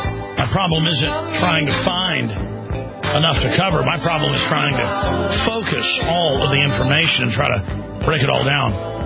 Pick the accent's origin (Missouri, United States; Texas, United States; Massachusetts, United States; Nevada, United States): Texas, United States; Dallas; because I grew up in Dallas where 4 or 5 times a year, it would ice up all over the highways and learn how to drive on it.